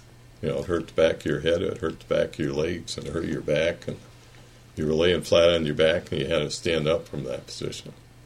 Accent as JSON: {"language": "English", "town": "DeWitt", "region": "Michigan", "country": "United States", "tie": "born or raised there", "also_born_or_lived": "Lansing"}